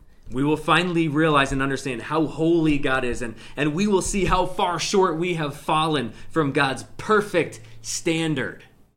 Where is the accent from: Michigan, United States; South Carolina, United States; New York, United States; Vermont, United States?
Vermont, United States; I grew up in Vermont, and we were all pretty much the same up there.